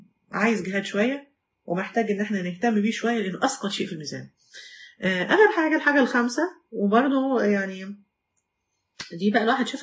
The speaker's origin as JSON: {"language": "Arabic", "country": "Egypt", "said": "زي جبل مقطم كده عندنا في مصر، حاجه ضخمه جدا جدا"}